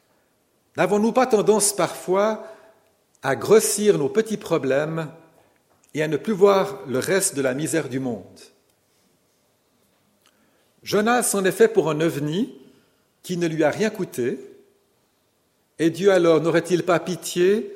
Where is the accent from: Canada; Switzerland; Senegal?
Switzerland; Vaud; je suis vaudois moi-même